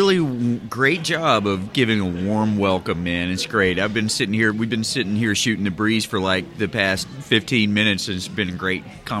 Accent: Lynch, Kentucky, United States; I was born in a U.S. Steel Company hospital in Lynch, Kentucky, in Harlan County, Kentucky. Oh, I'm from a coal camp.

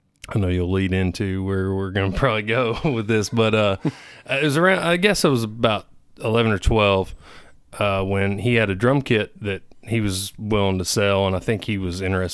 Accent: Morgantown, Kentucky, United States; also born or lived in Bowling Green; My parents tell me I was born in Bowling Green, Kentucky. But I grew up in Morgantown, Kentucky.

